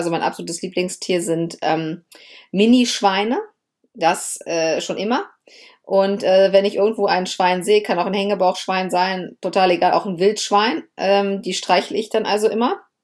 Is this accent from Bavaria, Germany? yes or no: no; Lower Saxony, Germany; Ja, ich komme ja aus Niedersachsen und wir hatten bis ich 12 oder 13 Jahre alt war, tatsächlich nur 3 Fernsehsender.